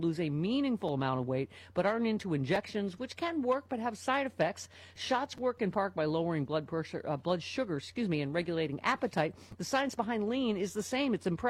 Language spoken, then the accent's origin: English; Buffalo, New York, United States; Beat my Buffalo Bills from my hometown.